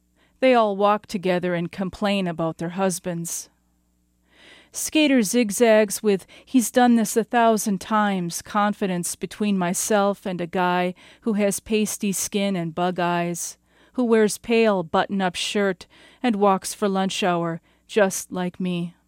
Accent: Esko, Minnesota, United States; I'm from Esko, Minnesota, and I'll be reading two poems today.

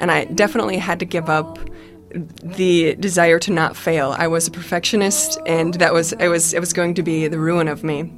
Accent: Clara City, Minnesota, United States; I grew up in Clara City, Minnesota, which is out on the wide open prairie, the land of great big sky and stars.

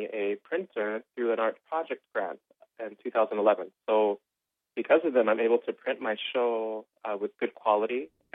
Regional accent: Arvilla, North Dakota, United States; I grew up in a town called Arvilla, North Dakota. It's a little bit west of Grand Forks, a small town.

